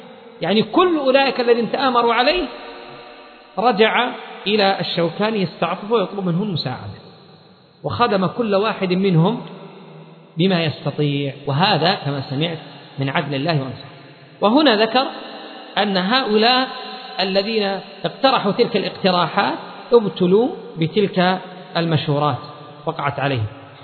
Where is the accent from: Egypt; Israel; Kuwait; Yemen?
Yemen; لكن الفتوى المعمول بها في المحاكم حتى عندنا في اليمن